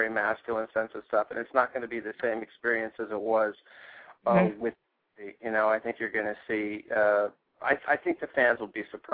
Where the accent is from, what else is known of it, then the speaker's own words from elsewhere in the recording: California, United States; It reminds me of growing up in California and watching shows like Bowling for Dollars